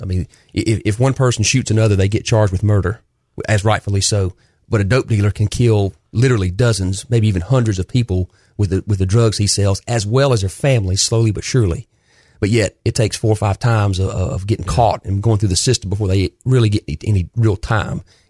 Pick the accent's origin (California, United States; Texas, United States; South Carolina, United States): South Carolina, United States; North Augusta; now in Greenville, United States; No, sir. I actually was born and raised in North Augusta, South Carolina.